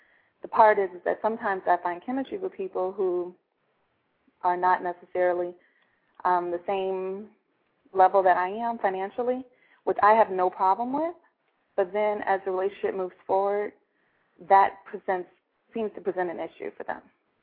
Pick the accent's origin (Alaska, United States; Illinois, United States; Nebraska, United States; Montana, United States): Illinois, United States; Chicago; Well, I'm actually from Chicago